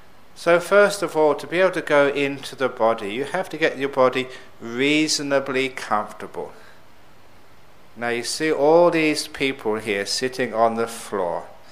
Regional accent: Perth, Western Australia, Australia; And in my hometown of Perth, that little book which we're giving out, The Basic Method of the Meditation, the green one there, that is in many doctors' surgeries throughout Perth.

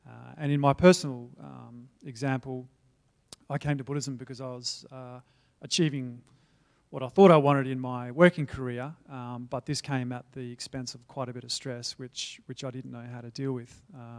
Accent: Perth, Western Australia, Australia; born there; I was born in Perth, as Hugh said before, and I went to a Christian school run by Catholic monks, the Maris brothers

